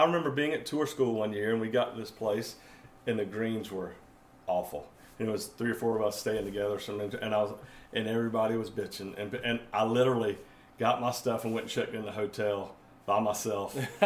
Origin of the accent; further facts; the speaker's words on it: Georgia, United States; I have never been to a hockey game in my life. I grew up in Georgia.